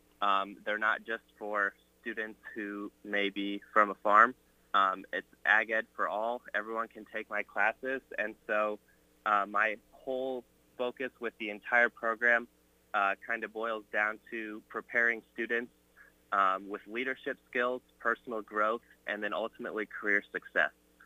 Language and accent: English; West Branch, Iowa, United States; Yeah, so I'm from West Branch, Iowa. It's about 20 minutes east of Iowa City. Graduated high school there from West Branch, and after that I went straight up to Iowa State.